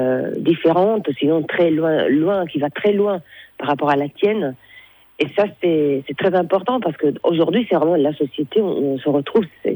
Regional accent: Turin, Piedmont, Italy; Disons que moi, je suis originaire de Turin.

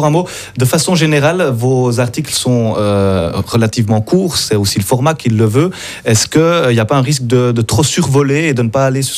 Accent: Jura, Switzerland; Moi, je suis à Joulot d'adoption, mais parce que je viens des Franches-Montagnes, nous ne l'oublions pas quand même.

